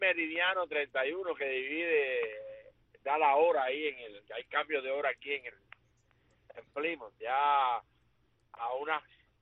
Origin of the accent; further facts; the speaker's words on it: Cuba; siguiendo las noticias de Cuba, contento con el despertar de mi pueblo.